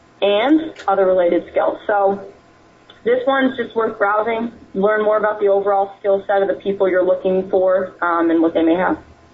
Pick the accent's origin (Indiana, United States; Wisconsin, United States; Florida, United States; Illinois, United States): Illinois, United States; Chicago; So this person's suggestion was for Chicago, Illinois, my hometown nonetheless.